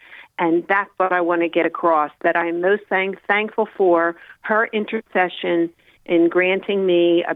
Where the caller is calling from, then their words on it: Pennsylvania, United States; My name, I'm calling from Pennsylvania, mm-hmm.